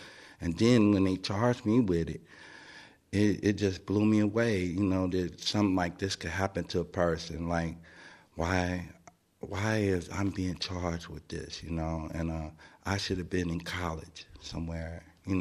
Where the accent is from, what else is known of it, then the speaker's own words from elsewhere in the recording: Cincinnati, Ohio, United States; I'm from Cincinnati, Ohio.